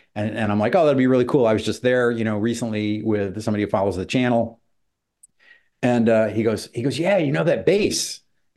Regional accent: Lyons, New York, United States; He grew up in Fairport. I grew up in Lyons.

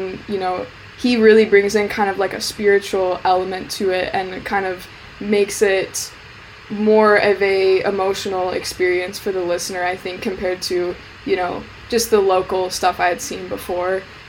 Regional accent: Minnesota, United States; I grew up in Minnesota, actually.

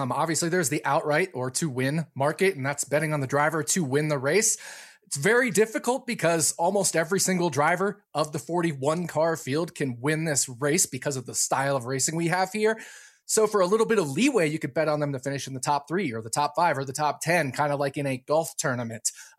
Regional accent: Virginia, United States; And as a kid growing up in Virginia, North Carolina is the hotbed of NASCAR, right?

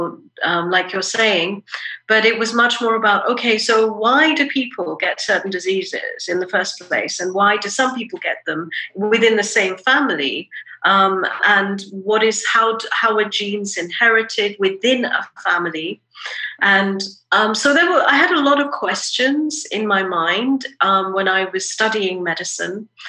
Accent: London, United Kingdom; now in United States; I grew up in London in the UK, and I came to America

